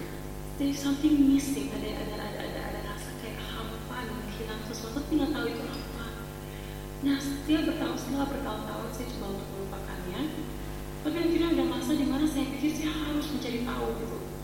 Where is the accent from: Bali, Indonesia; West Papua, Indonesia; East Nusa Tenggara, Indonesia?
Bali, Indonesia; Saya dibesarkan di Bali, dan lucunya waktu saya masih kecil tuh saya mengalami ya, menyenangkan masa kecil, cukup menyenangkan karena tinggal di pantai